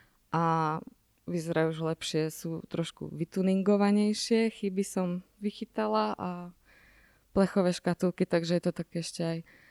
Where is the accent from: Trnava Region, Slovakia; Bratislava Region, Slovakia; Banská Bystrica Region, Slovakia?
Banská Bystrica Region, Slovakia; Nižný Skalník; now in Banská Bystrica, Slovakia; Pochádzam z Nižného Skalníka